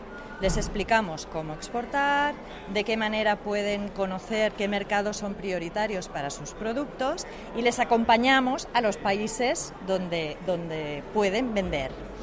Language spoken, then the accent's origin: Spanish; Catalonia, Spain; estamos en la zona de Cataluña, donde el carácter catalán también es un poco parecido al checo, ¿eh? Es como somos más reservados